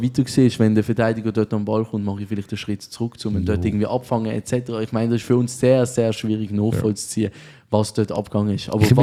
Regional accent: Switzerland; Als Schweizer haben wir nichts Besseres verdient.

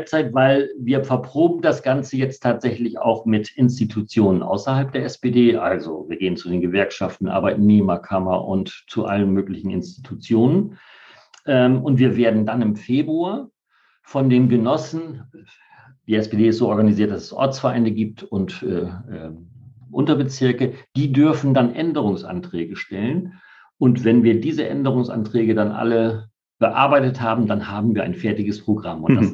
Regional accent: Bremen, Germany; Also, altmodischer Begriff, das ist meine Heimat tatsächlich. Ich fühle mich total wohl hier.

